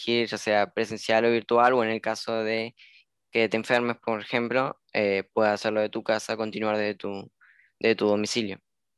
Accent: Concordia, Entre Ríos, Argentina; now in Concordia, Argentina; Actualmente estoy en Concordia, en mi ciudad natal.

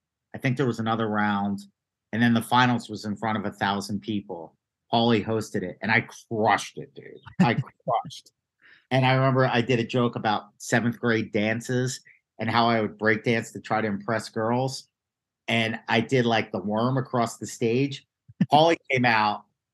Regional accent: Philadelphia, Pennsylvania, United States; I'm like, I'm a kid from Philly on vacation.

